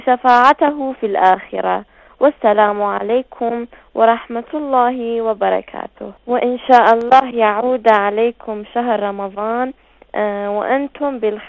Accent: Iraq; من العراق

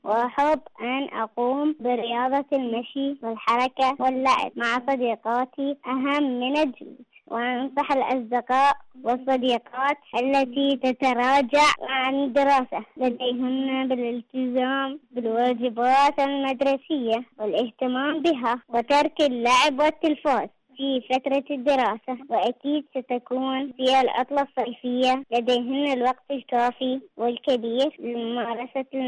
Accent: Iraq; من العراق.

